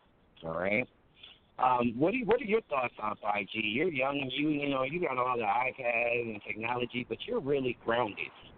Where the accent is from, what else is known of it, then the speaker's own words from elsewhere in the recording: Wisconsin, United States; Prime example, in my home state, Wisconsin, we have one electric company, really.